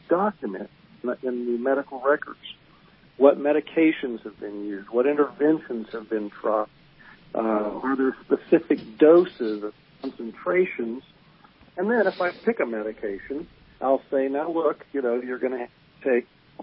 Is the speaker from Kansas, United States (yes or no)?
yes; Kansas, United States; Well, you know, my home state of Kansas, and I've lived here all my life, practiced here, has not had medical marijuana